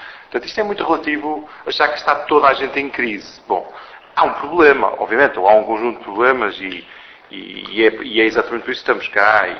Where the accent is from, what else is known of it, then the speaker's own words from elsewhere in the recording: Porto, Portugal; eu trabalhei para a indústria, eu sou do Porto.